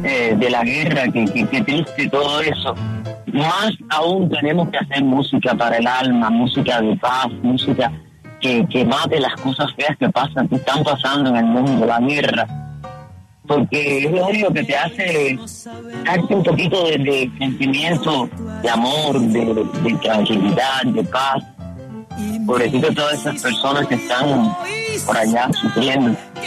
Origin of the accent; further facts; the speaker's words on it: Cuba; now in Venezuela; Yo llevo ya 32 años fuera de Cuba. He hecho mi vida aquí, pero soy cubana de corazón y cubanísima, diría yo. Y también llevo a Venezuela, que fue la patria donde me quedé y donde me acogieron con mucho amor